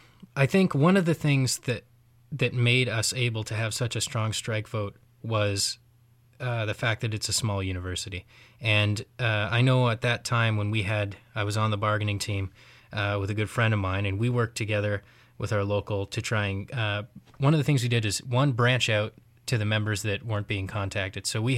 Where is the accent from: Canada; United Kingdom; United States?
Canada; Ontario; Well, I grew up down near Windsor, near Chatham area. And kind of grew up in a blue-collar, working-class family.